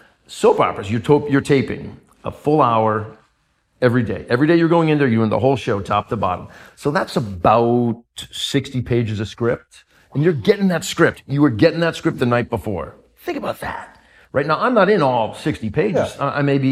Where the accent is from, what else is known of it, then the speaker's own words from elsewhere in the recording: Connecticut, United States; Yeah, born and raised in Connecticut.